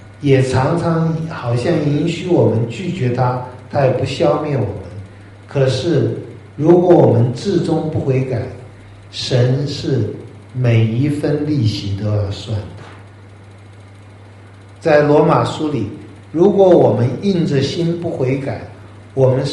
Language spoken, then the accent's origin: Chinese; China; 我们中国人有的时候会讲，可是在圣经里没有这个观念。中国人观念是只问耕耘不问收获。